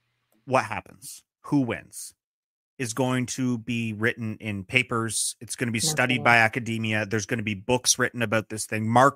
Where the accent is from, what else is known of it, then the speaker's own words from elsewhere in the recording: Ottawa, Ontario, Canada; now in Toronto, Canada; back in my hometown up in Ottawa